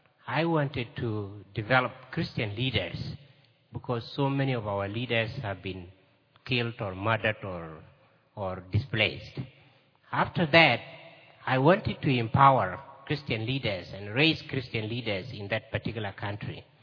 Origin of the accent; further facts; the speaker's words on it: South Sudan; I come from South Sudan, and, you know, it's a country that when you hear about its name, your heart has to break.